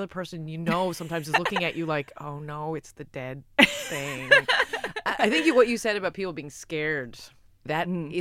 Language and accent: English; United States; because I'm American as well, and in America I feel like there's like a lot more like super tan, like super rich